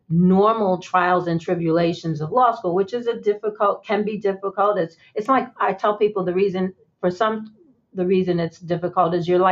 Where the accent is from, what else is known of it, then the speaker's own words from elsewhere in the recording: New York, United States; I grew up in Harlem. I didn't know any lawyers growing up.